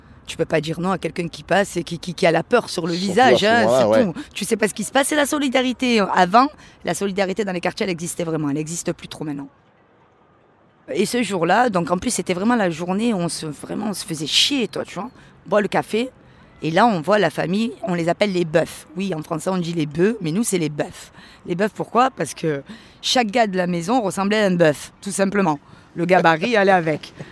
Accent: Marseille, Provence-Alpes-Côte d'Azur, France; Moi, je suis née dans les quartiers nord. J'ai grandi au Flamand, en plein cœur du 14e arrondissement très célèbre de Marseille.

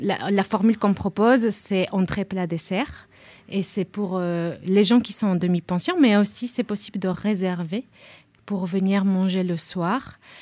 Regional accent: Spain; Bon, moi je suis espagnole, j'ai appris à faire la tortilla à pas mal de gardiens et gardiennes

